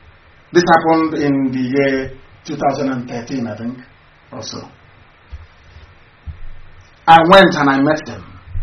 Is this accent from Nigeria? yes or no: yes; Niger Delta, Nigeria; We are Niger Delta. We are from the South.